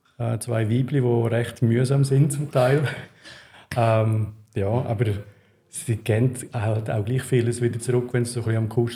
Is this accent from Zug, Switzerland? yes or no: yes; Zug, Switzerland; Also aufgewachsen bin ich in Zug. Meine Eltern sind, die Mama ist vom Bündner Oberland, also von Surselva, und der Papa war Zürcher. Haben sich den Zug kennengelernt und darum bin ich dort auch aufgewachsen und die ersten 30 Jahre dort gewohnt.